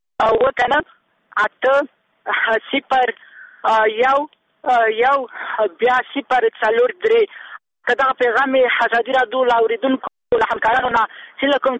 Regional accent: Kabul, Afghanistan; زه د کابل یم کنه هغه اوس موږ راغلی یو کابل کې یو

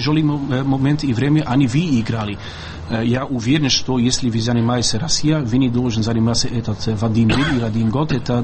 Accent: Belgium; Russian is a second language; Я из Бельгии.

